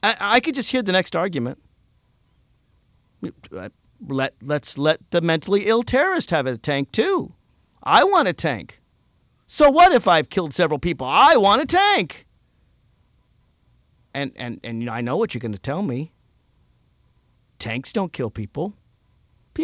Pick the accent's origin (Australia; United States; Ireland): United States; Virginia; That was one of the laws we tried to pass in my home state of Virginia